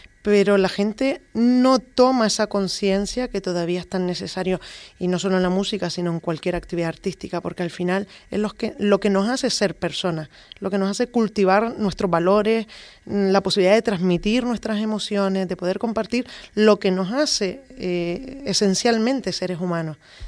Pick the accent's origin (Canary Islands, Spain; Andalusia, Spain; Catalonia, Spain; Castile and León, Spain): Canary Islands, Spain; Vecindario; Había una emoción en el ambiente, además en mi pueblo